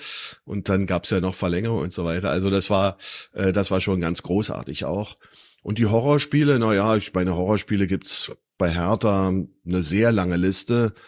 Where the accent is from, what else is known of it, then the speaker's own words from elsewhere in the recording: Berlin, Germany; born there; now in Schönwalde, Germany; bin in Berlin geboren, in West-Berlin, muss man ja mittlerweile sagen. Lebe seit 98 in Brandenburg, direkt hinter Spandau in Schönwalde.